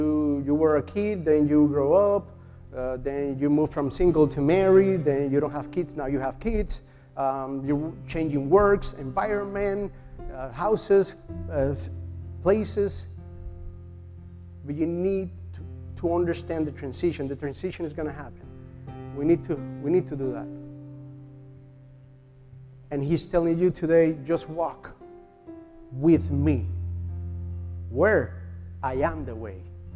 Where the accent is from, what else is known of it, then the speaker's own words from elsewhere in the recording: Puerto Rico; English is a second language; moved away; when I was moving from Puerto Rico to here, it's tough. It's transition, so it's changes. So 10 years ago, we have to move over here. It's a new culture, new environment, language. I still struggling, you know that.